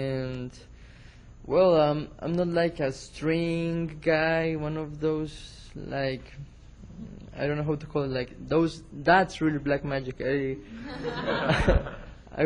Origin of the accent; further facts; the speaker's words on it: Colombia; I come from Colombia.